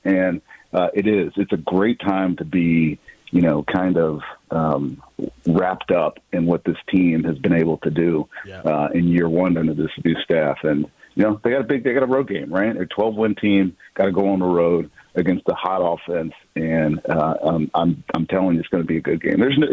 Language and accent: English; Roanoke, Virginia, United States; now in Tampa, United States; And again, I grew up in Roanoke, Virginia, man. I'm a Washington fan.